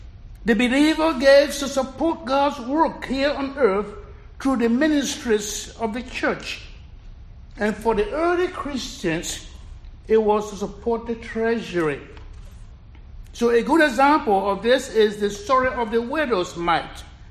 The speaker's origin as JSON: {"language": "English", "country": "Liberia", "tie": "born or raised there", "said": "gospel lesson about the widow's offering reminds me of the children's Easter offering many years ago in my hometown church in Liberia, West Africa."}